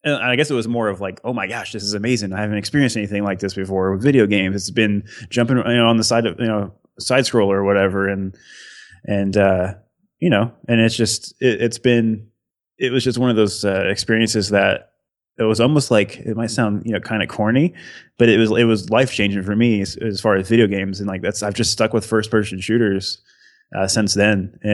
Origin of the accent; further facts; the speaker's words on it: South Carolina, United States; also born or lived in Illinois; What happened was I moved up to Illinois from South Carolina. Basically all my friends were down in South Carolina where it's actually where I'm at now.